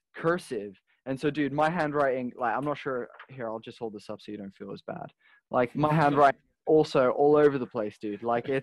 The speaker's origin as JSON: {"language": "English", "country": "Spain", "tie": "born or raised there", "moved": "yes", "lives_now": "England, United Kingdom", "said": "I'm super dyslexic, and actually growing up in Spain, I was taught to write cursive."}